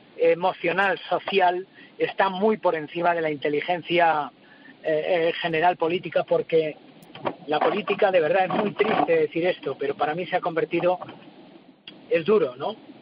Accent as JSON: {"language": "Spanish", "town": "Montiel", "region": "Castilla-La Mancha", "country": "Spain", "tie": "born or raised there", "said": "eso es Montiel, mi pueblo, donde he nacido y todavía sigo jugando, ¿no?"}